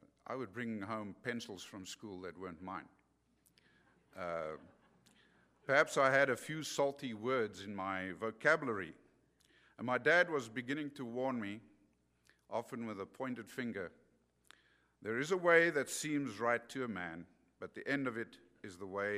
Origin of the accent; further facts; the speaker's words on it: South Africa; So I grew up in South Africa from what would be considered a divided home, but my parents loved each other.